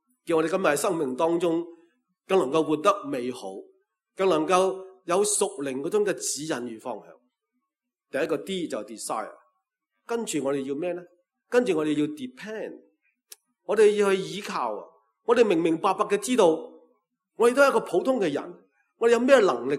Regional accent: Canada; 我係加拿大嚟嘅，所以俾你五个英文字

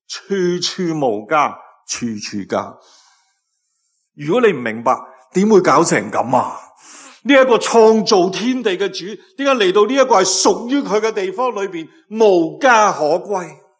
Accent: Guangdong, China; 不过我作为广东人，广东话有9个声调嘅。

